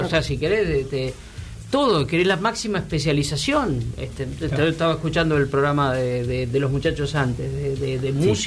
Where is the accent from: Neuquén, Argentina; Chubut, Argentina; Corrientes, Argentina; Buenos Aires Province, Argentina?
Buenos Aires Province, Argentina; Puan; eso me quedó en mi pueblo, escuchar los partidos, viste que la sintonía no se agarraba en Puan